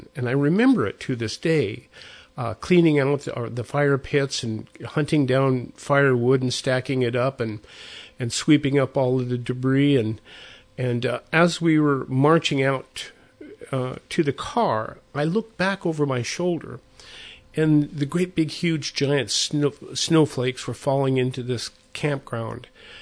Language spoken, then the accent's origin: English; Montana, United States; a Cub Scout leader I had when I was a wee tyke growing up in Montana.